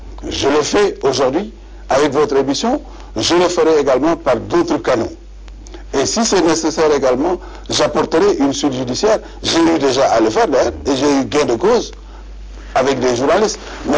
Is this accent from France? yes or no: no; Senegal; Non, non. Nous sommes tous des Sénégalais. Nous avons quand même des valeurs à défendre.